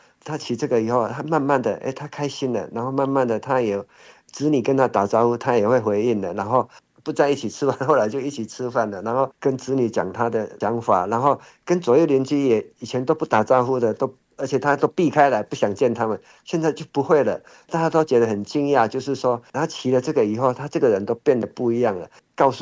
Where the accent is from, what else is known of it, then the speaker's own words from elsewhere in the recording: Hualien, Hualien County, Taiwan; 我也是花莲人，我回花莲我。